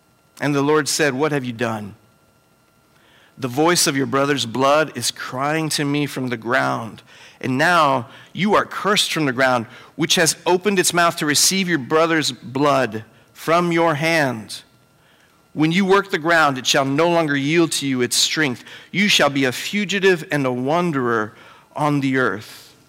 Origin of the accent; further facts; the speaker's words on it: Houston, Texas, United States; I went to go visit my elementary school that I grew up in Houston, Texas, and it was called Atkinson Elementary